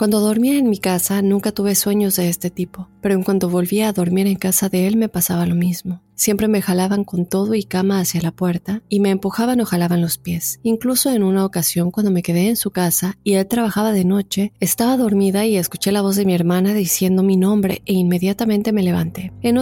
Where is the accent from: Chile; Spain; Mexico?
Mexico; Acapulco, Guerrero; now in Querétaro, Mexico; Yo soy de Acapulco, pero me mudé a Querétaro hace ya 5 años. Estuve un tiempo viviendo sola y después con roommates.